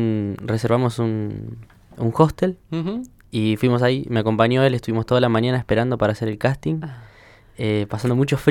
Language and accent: Spanish; Zapala, Neuquén, Argentina; Soy nacido en Zapala, neuquino.